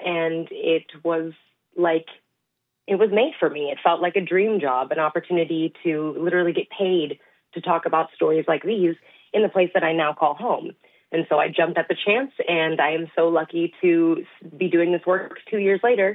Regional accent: Pacific Northwest, United States; also born or lived in Idaho / Washington; now in Oregon, United States; I grew up in the Pacific Northwest generally. I spent some time in Idaho and some time in Eastern Washington and graduated in Washington and then found my way to Oregon

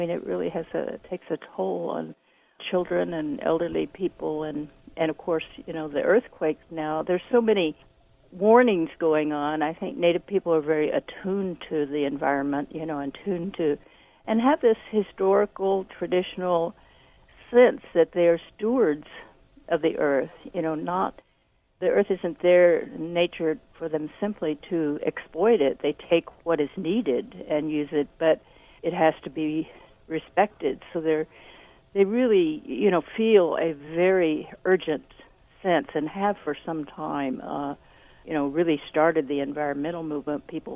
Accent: Oklahoma, United States; As we know, I grew up in Oklahoma. There were always pipelines exploding

